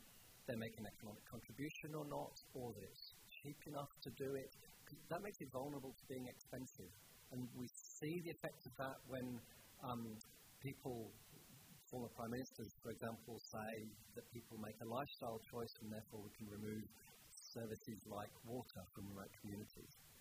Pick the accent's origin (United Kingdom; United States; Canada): United Kingdom; accent: British; moved away as an adult; now in Australia; you can tell my accent, I'm British, and this country is massive.